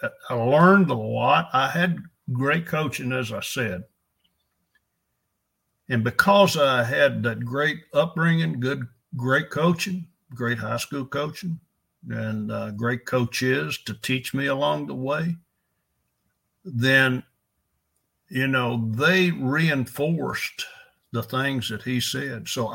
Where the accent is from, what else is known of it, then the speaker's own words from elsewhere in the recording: El Dorado, United States; I was raised in El Dorado.